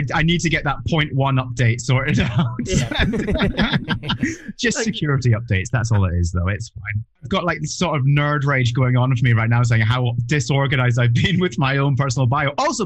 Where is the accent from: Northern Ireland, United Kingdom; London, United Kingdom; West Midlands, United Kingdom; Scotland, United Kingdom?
Scotland, United Kingdom; Leith; I was brought up in Leith, and I didn't quite fit